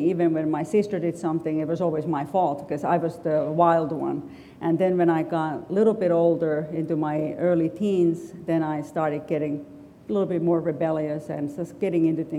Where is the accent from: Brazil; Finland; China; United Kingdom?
Finland; also born or lived in Florida; now in United States; And originally, I'm from Finland